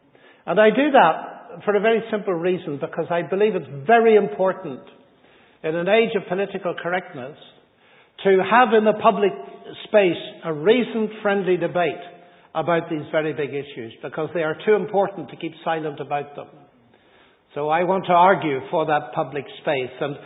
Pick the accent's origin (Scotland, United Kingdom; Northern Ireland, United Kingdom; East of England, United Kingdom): Northern Ireland, United Kingdom; I come from Northern Ireland, which is one of my problems, and I arrived in Cambridge in the middle of the last century a long time ago and found that my Irish heritage